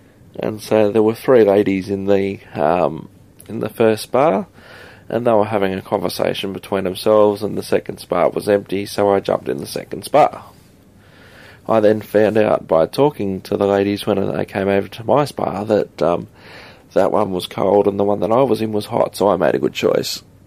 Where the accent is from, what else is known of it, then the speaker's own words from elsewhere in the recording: Australia; And then they asked, you know, where am I from? And I said, Australia. And then once they found out I was from Australia